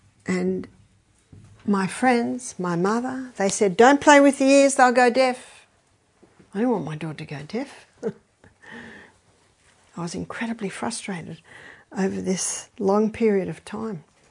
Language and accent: English; Australia; I'm Australian. This is Scotland.